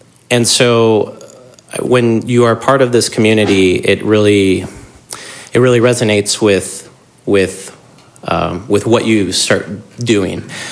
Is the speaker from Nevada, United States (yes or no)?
no; Minnesota, United States; I come from the Midwest, from the Twin Cities, where there was a high emphasis on community and on the arts.